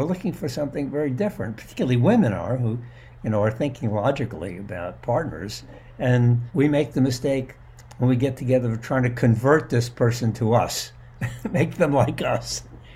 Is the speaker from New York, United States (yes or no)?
yes; New York City, New York, United States; I grew up in New York City. So for me, nature was, you take a subway to Central Park